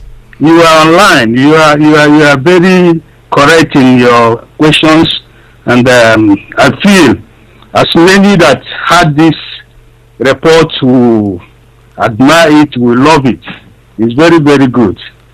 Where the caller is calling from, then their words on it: Germany; Calling from Germany.